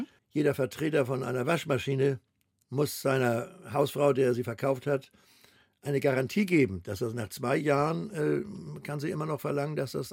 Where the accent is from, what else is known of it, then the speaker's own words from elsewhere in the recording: Hamburg, Germany; als ich im Wilden Kaiser als Hamburger das Totenkirchhöhl bestiegen habe.